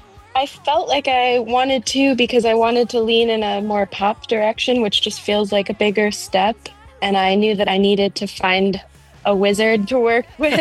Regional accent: North Carolina, United States; I was starting to spend a lot of time in LA, which is very different from where I grew up in North Carolina

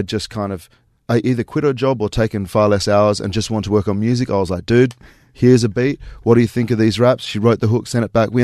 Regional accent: Australia; I've been trapped between two different identities, that of being Asian Australian, which is always considered a model minority

